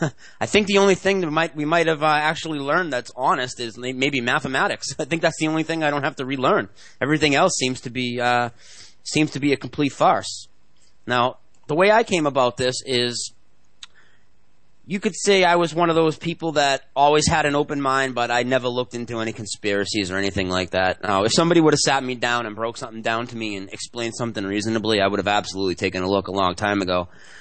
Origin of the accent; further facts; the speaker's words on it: Massachusetts, United States; I'm from Massachusetts. I'm 34 years old